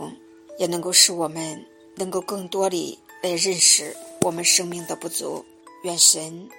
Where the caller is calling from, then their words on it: Jiangsu, China; 我是江苏的听众等候者